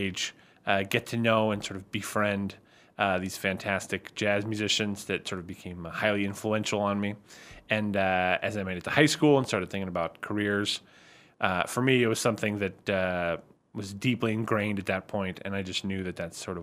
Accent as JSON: {"language": "English", "town": "Monterey", "region": "California", "country": "United States", "tie": "born or raised there", "said": "I grew up in Monterey, California, and they have a very famous, very long-running jazz festival"}